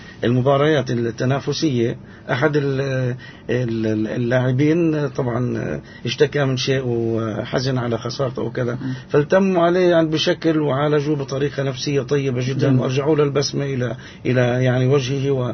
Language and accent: Arabic; Palestine; حتى يعني يتمنى يكون عندنا في فلسطين إن شاء الله تعالى صالات مغلقة